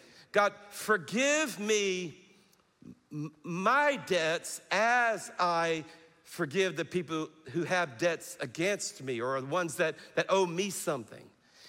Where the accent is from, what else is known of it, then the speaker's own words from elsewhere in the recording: Louisiana, United States; So if you're new to our church, I'm from South Louisiana.